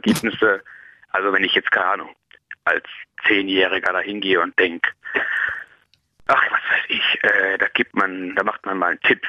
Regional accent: Baden-Württemberg, Germany; ich komme aus Baden-Württemberg

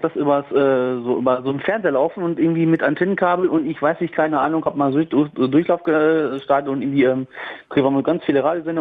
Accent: Bergkamen, North Rhine-Westphalia, Germany; weil ich komme ja auch aus Bergkamen

